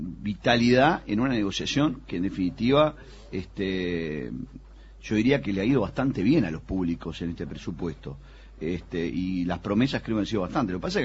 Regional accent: Uruguay; somos todos los uruguayos

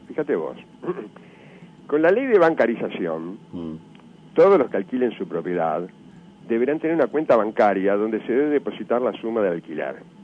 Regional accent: Uruguay

